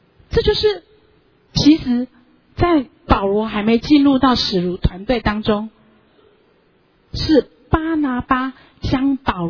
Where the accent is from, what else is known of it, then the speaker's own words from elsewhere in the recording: Taiwan; 当我回到台湾的时候，我发现到一个很大的问题，我们台湾人很喜欢每一个人当 leader， 很不喜欢我为什么要做小的，或者是做比较普通的，每一个人都想要当老大。